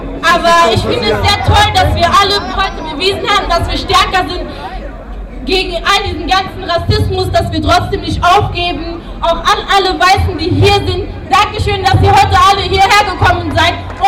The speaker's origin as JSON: {"language": "German", "town": "Ludwigshafen", "region": "Rhineland-Palatinate", "country": "Germany", "said": "Ich bin aus Ludwigshafen hierher gekommen. Und ich komme, meine Eltern kommen aus Kongo."}